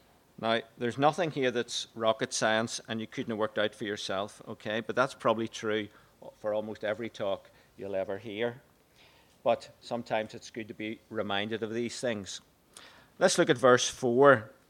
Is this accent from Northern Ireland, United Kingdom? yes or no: yes; Hollywood, Northern Ireland, United Kingdom; I'm from Hollywood. You know, that's a really tough place just outside Belfast. I was born into a unionist community with all that that includes.